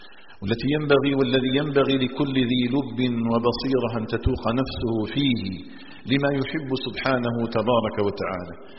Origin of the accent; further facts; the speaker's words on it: Algeria; اللهم اجعل بلدنا الجزائر آمنا مطمئنا وسائر بلاد